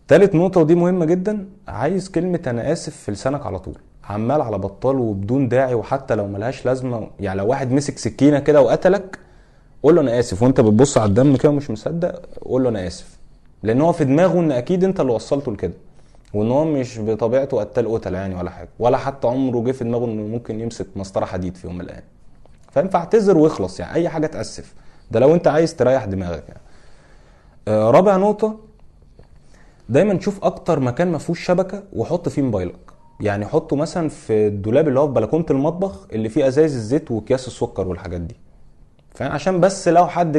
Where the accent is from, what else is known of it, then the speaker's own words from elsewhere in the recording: Egypt; لان احنا مصريين، ومش مصريين بالفطره، احنا بنحب مصر وعادات مصر وتقاليد مصر.